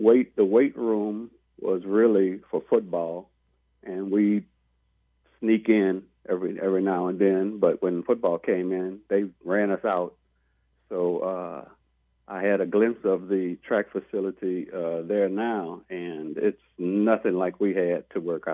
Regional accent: New Orleans, Louisiana, United States; Well, number one, I was from New Orleans, and all I could ever think about was getting home.

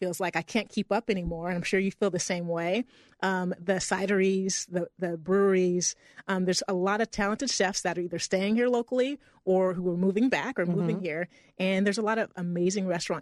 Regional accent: Mountain Home, Idaho, United States; So I grew up in Mountain Home and had been away for 20 years.

